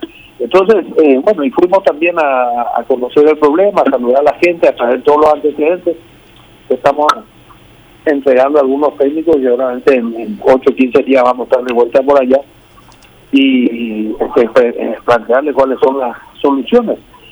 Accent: Paraguay; y sobre todo como somos nosotros, los paraguayos y las paraguayas.

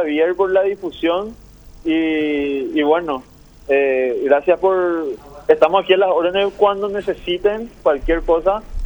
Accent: Paraguay; somos pocos los paraguayos

